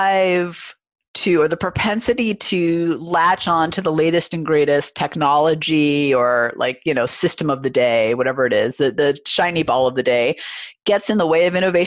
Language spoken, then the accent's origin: English; Oakland, California, United States; By the way, I'm originally from Oakland